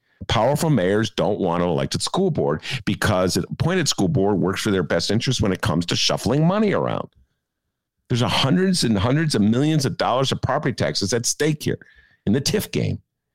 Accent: Chicago, Illinois, United States; I'm a Chicagoan.

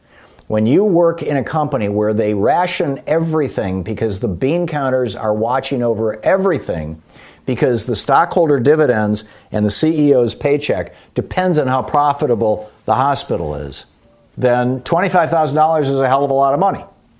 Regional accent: Lansing, Michigan, United States; I told you, when I grew up in Lansing, Michigan, one of the three hospitals in town, St. Lawrence was run by the Catholics

